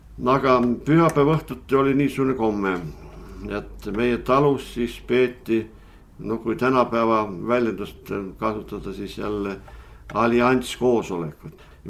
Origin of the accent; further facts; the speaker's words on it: Tahkuranna, Pärnu County, Estonia; Olen sündinud Pärnumaal Tahkurannas, mereäärses väikeses Tahku külas.